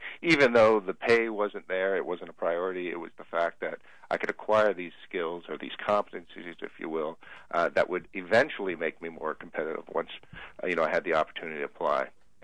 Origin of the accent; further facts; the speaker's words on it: Canada; growing up in Canada, like most young boys, my goal was playing hockey